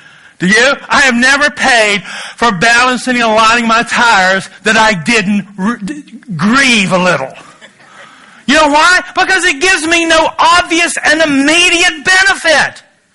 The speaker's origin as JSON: {"language": "English", "region": "Kentucky", "country": "United States", "said": "I started smoking when I was 11 years old. Now, I'm from Kentucky. I know that sounds terrible at this moment, but, you got to put it in context."}